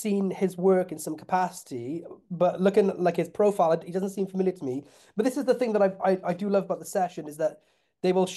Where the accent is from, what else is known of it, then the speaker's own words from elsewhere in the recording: Porthcawl, Wales, United Kingdom; I got a funny feeling that guy is from Porthcawl, or one half of like Morgan and Wes are from my hometown.